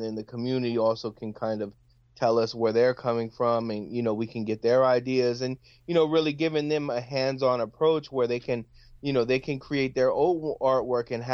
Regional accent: California, United States; now in Trenton, United States; I live in Trenton and my wife is a Philadelphia fan, but I'm originally from the Bay Area

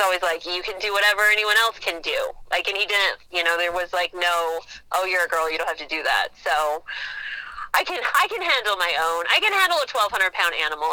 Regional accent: Montana, United States; I come from the Rocky Boy Reservations where my grandparents live, so Chippewa Cree. I'm Cree.

